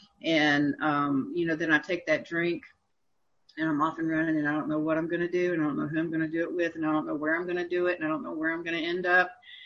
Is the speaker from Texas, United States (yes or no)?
yes; Bryan, Texas, United States; also born or lived in College Station; the Brazos Club is the AA club in Bryan College Station, which is my hometown and where I sobered up.